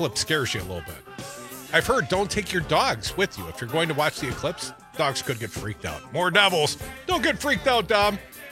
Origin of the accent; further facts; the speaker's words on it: Madison, Wisconsin, United States; the guy I voted for today is coming to my hometown on Monday. This is new news. Joe Biden coming to Madison, Wisconsin next Monday.